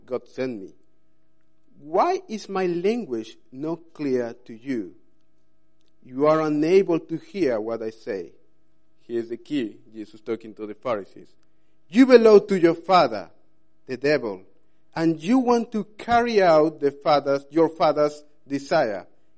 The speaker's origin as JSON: {"language": "English", "country": "Peru", "said": "I'm not very good, but I'm from Peru, so I have to play football."}